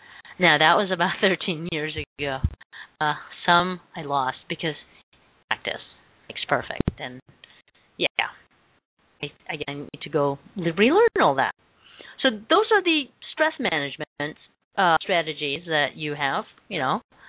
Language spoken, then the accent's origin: English; Philippines; English is a second language; Being Filipino, they're so punny. And if you know, in the Philippines, really there is no F sound in our language. So, you know, punny, funny.